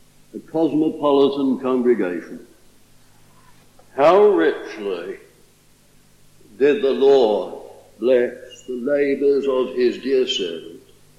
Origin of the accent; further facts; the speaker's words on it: Stepney, London, United Kingdom; born there; I was born in Stepney, East End of London, taken as a child to Mr. Ashdown's chapel.